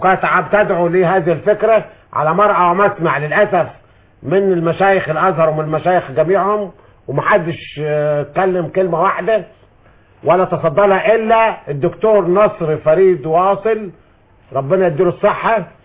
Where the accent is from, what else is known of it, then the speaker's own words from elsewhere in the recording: Egypt; لان انا مواطن مصري ليس لي صفة في رفع هذه الدعوة